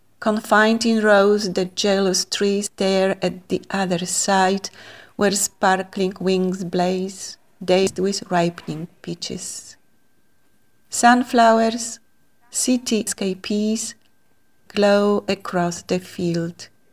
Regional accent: Poland; growing up in Poland in school at that time, poetry was very prominent.

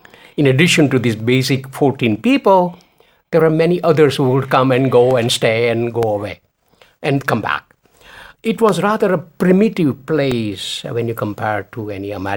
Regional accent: Mumbai, Maharashtra, India; now in United States; Book is primarily about my own upbringing in India, how I was raised in India, what I went through in Mumbai. And then through sheer luck, I came to America

